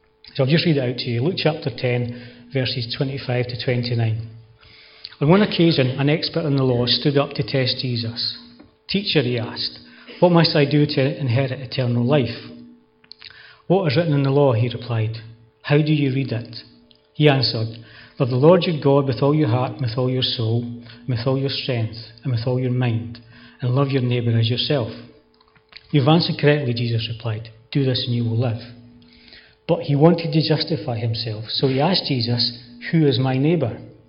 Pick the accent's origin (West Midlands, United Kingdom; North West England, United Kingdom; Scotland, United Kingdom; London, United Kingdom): Scotland, United Kingdom; Obviously, I'm Scottish, okay?